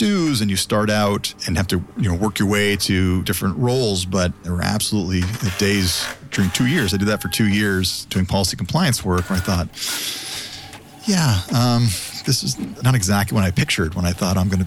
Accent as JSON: {"language": "English", "town": "Toronto", "region": "Ontario", "country": "Canada", "tie": "born or raised there", "said": "I'm born and raised in Toronto"}